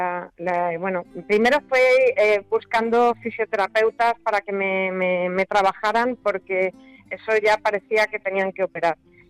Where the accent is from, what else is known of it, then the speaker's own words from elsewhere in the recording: Community of Madrid, Spain; como madrileña